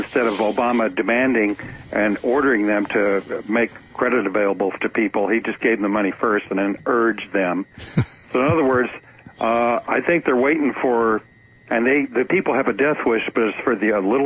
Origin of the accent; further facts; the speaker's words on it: Oklahoma, United States; Yeah, I was raised in Oklahoma around a bunch of those crickets and grasshoppers, them oil wells.